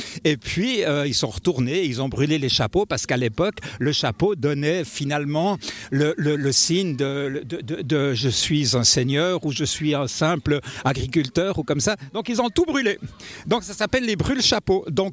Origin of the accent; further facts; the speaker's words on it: Bercher, Vaud, Switzerland; on vient du Gros-de-Vaud, d'accord, région hyper célèbre. Du côté des Chalands, on vient de Bercher, donc on est presque des régionales de l'étape